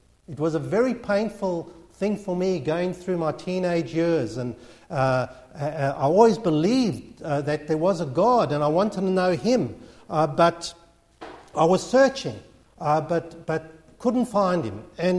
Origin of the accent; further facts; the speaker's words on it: South Africa; because I was brought up in South Africa.